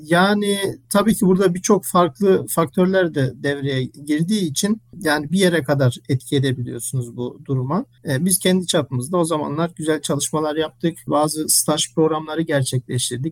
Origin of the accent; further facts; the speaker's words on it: Germany; Almanya'da doğup büyüdüm. Üniversiteyi de orada tamamladım.